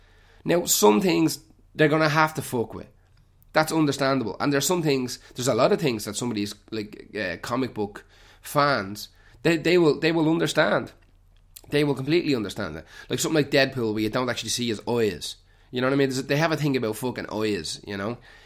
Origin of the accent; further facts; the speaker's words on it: Ireland; It's hard for me, like, being Irish, watching programmes and movies about the Civil War.